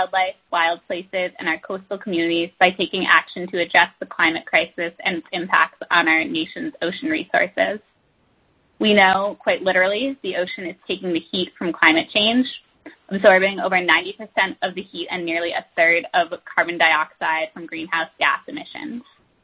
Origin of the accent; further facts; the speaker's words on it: Seabrook, New Hampshire, United States; Experiences related to the ocean are part of what makes my hometown, Seabrook, New Hampshire, so special.